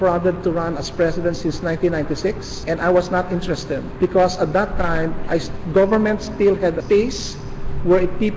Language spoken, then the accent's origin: English; Philippines; And as a Filipino loving this country, I could not allow that to happen without me stepping forward